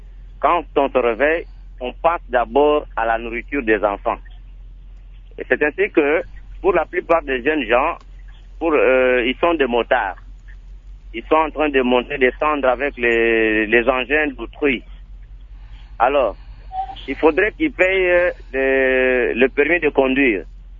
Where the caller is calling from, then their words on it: Kananga, Kasaï-Central, DR Congo; on est en train de le vivre ici chez nous à Kananga et puis partout ailleurs aussi, je pense